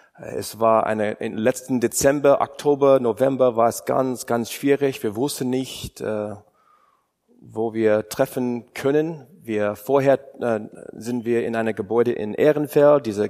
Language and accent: German; Wyoming, United States; German is a second language; moved away as an adult; now in Cologne, Germany; Ursprünglich komme ich aus Wyoming. Vielleicht habt ihr schon meine komische Akzent gehört. Und so für die letzten 10 Jahre sind wir auch hier in Köln